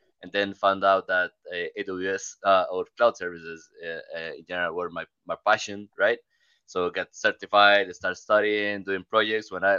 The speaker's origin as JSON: {"language": "English", "country": "Costa Rica", "said": "I'm from Costa Rica. From a small country in Central America, for those that may have difficulty finding it."}